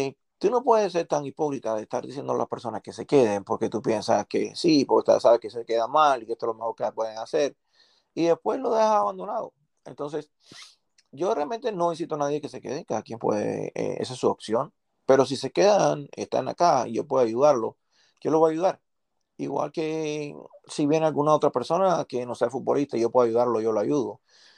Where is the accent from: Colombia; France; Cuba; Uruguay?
Cuba; vemos como hijos nuestros, como cubanos, como amigos y como familia.